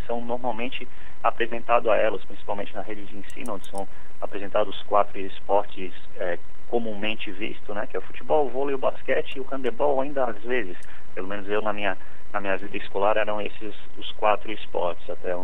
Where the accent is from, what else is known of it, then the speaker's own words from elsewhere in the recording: Florianópolis, Santa Catarina, Brazil; Bom, eu sou natural de Florianópolis, sim.